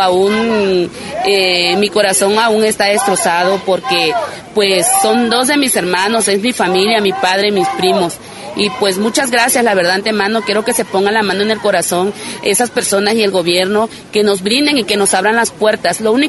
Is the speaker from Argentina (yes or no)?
no; Mexico; como mexicanos exijo esos derechos